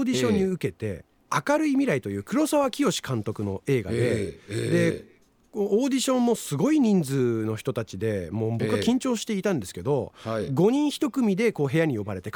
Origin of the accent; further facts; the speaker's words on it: Higashimurayama, Tokyo, Japan; 地元ではやっぱりその東村山というところなんですけど、